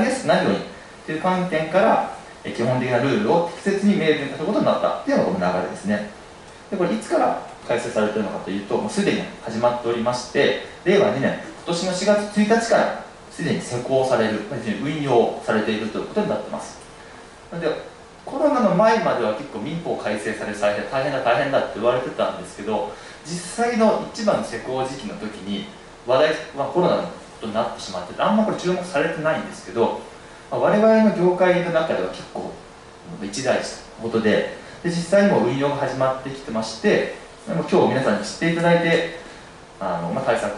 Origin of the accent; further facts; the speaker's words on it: Hiroshima, Japan; 僕は生まれも育ちも広島ですので、カープ、スポーツ、カープということで、ほぼカープの趣味になります。